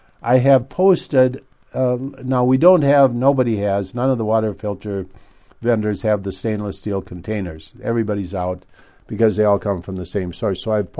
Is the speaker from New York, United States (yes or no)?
no; Minnesota, United States; moved away as an adult; also born or lived in Mexico; I grew up in Minnesota, but then after I got out of college, I went to Mexico to follow my nose and adventure.